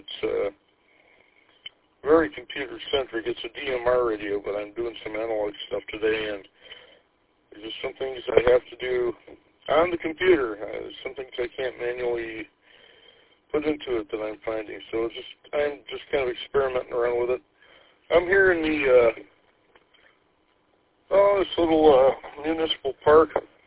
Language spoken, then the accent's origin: English; Indian River, Michigan, United States; I'm from Indian River, Michigan.